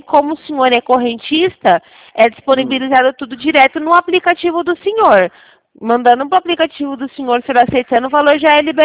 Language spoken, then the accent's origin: Portuguese; Valinhos, São Paulo, Brazil; Eu sou aqui de Valinhas, interior de São Paulo.